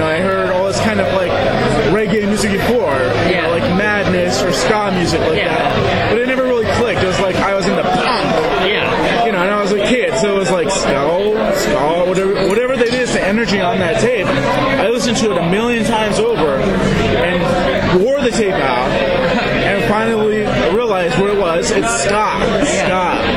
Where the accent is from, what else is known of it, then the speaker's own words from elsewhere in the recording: Los Angeles, California, United States; From L.A.